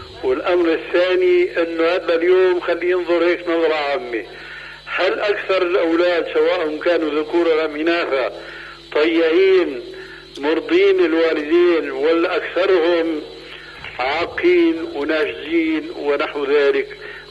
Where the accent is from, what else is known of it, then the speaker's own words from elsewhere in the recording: Syria; هيك كما يقولون عندنا في سوريا